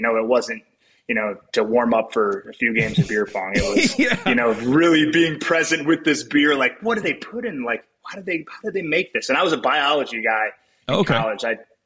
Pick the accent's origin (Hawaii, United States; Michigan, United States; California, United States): Michigan, United States; You know, growing up in West Michigan, Bell's isn't too far away.